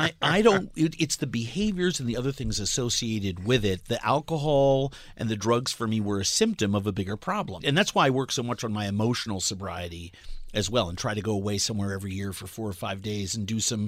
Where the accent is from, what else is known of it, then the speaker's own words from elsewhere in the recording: New York City, New York, United States; I'm a culinarian from New York City, and I have this company